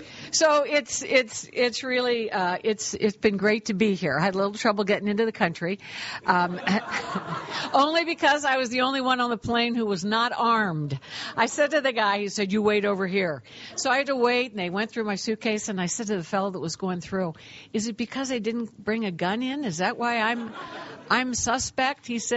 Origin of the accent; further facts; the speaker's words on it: Cincinnati, Ohio, United States; grew up as a middle child in a very middle-class family in middle America, right smack in Ohio. I'm born and raised in Cincinnati